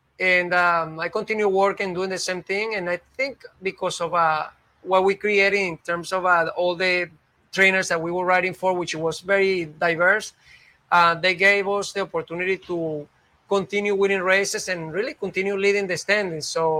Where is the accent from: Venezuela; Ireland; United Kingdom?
Venezuela; I'm from Venezuela